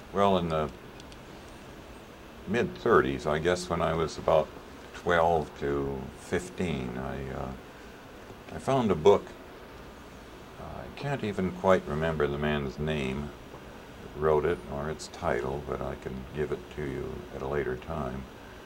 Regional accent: Palo Alto, California, United States; The family moved to Palo Alto, California when I was about 2 years old. So I grew up in Palo Alto, going through the school system there.

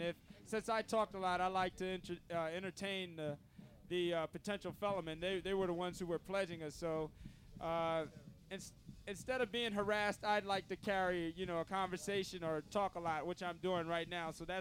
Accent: Philadelphia, Pennsylvania, United States; I'm an economics major, and I'm from West Philadelphia.

